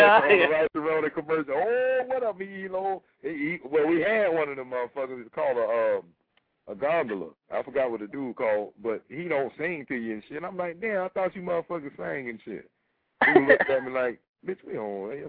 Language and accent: English; Tampa, Florida, United States; I'm from Tampa. Tampa, Florida, man.